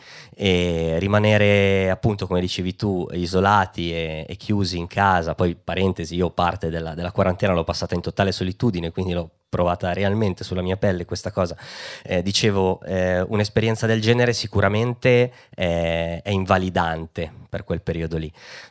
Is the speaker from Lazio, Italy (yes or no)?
no; Legnano, Lombardy, Italy; Io sono cresciuto in provincia di Milano, io sono di Legnano, e essendo cresciuto lì